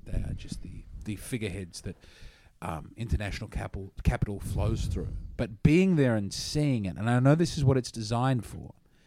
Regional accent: Australia; Australia.

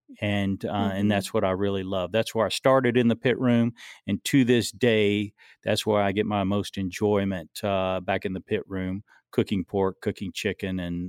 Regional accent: Florence, Alabama, United States; Well, I'm actually originally from Florence, Alabama, so definitely a North Alabama native. That's where I was born and raised.

